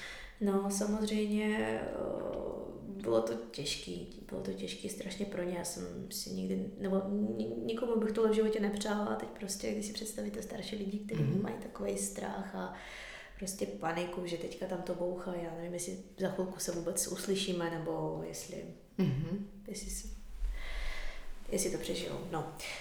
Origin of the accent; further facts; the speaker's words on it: Kharkiv, Kharkiv Oblast, Ukraine; Czech is a second language; now in Czechia; Já jsem z Charkova, z východní Ukrajiny, to je vlastně hranice s Ruskem.